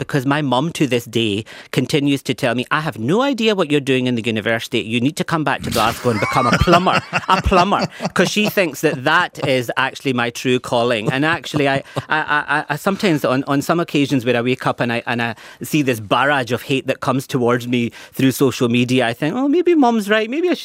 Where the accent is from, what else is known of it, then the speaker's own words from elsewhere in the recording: Pakistan; I am Pakistani